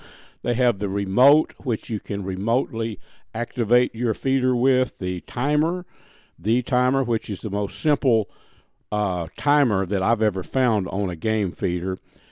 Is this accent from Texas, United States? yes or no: yes; Texas, United States; I was raised there in Red River County, right there.